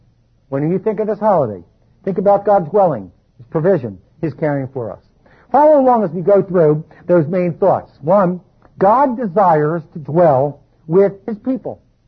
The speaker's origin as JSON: {"language": "English", "town": "Philadelphia", "region": "Pennsylvania", "country": "United States", "tie": "born or raised there", "said": "Now, I grew up in Philadelphia, and the classic works that I used to read growing up were comic books."}